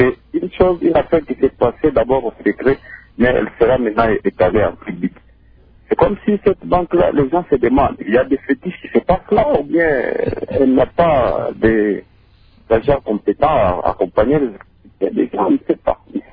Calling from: Lubumbashi, Haut-Katanga, DR Congo; Ici chez nous, à Lubumbashi

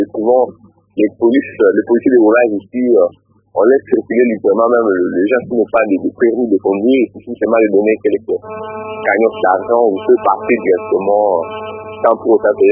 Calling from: Beni, North Kivu, DR Congo; Oui, ici chez nous à Beni aussi, la situation est presque similaire

